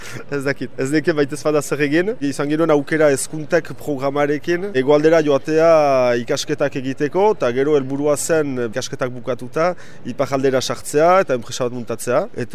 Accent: Sare, Nouvelle-Aquitaine, France; Sarakoa naiz. 36 urte ditut

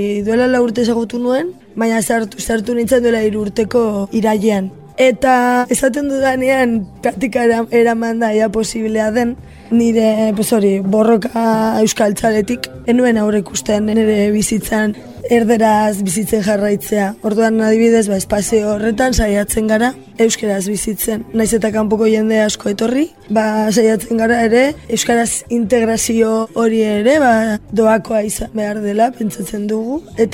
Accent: Portugalete, Basque Country, Spain; Ni Portugaletekoa naiz, Bizkaikoa.

